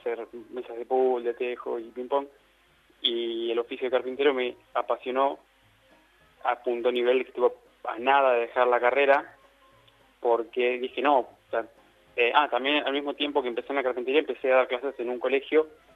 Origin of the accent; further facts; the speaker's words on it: Bariloche, Río Negro, Argentina; moved away as an adult; now in Buenos Aires, Argentina; Yo me vine de Bariloche a estudiar a los 19 acá a Buenos Aires.